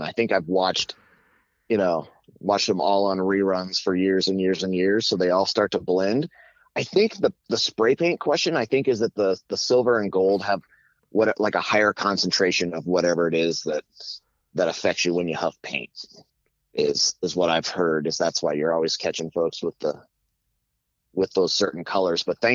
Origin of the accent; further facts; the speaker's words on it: Carbondale, Illinois, United States; So I grew up in Southern Illinois, in a town called Carbondale.